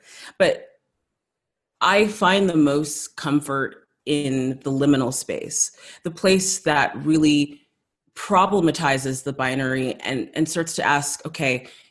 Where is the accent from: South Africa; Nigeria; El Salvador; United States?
South Africa; growing up in South Africa, kind of living there shortly after apartheid